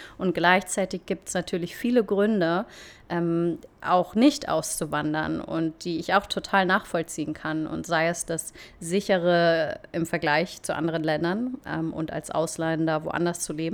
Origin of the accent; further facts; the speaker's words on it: Germany; moved away; oder wo ich aufgewachsen bin. Ich finde Deutschland super, super schön. Ich bin keine von diesen Auswanderern, die irgendwie Deutschland ganz schlimm finden und deswegen abhauen